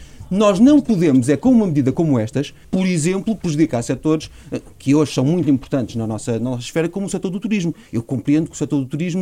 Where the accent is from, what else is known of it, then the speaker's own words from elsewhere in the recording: Portugal; fico sinceramente preocupado enquanto português